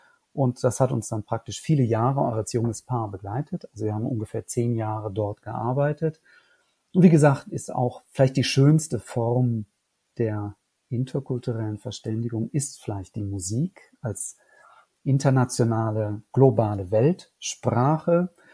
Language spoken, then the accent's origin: German; Cologne, North Rhine-Westphalia, Germany; Ich bin gebürtiger Kölner